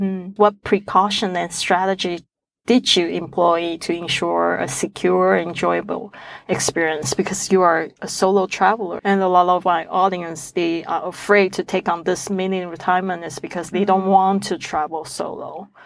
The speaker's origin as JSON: {"language": "English", "country": "Taiwan", "tie": "born or raised there", "second_language": "English", "said": "I was growing up in Taiwan"}